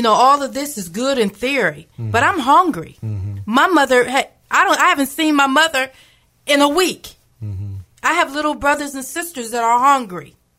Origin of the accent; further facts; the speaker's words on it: Youngstown, Ohio, United States; I'm from Youngstown, Ohio, okay, and there's a lot of gangs.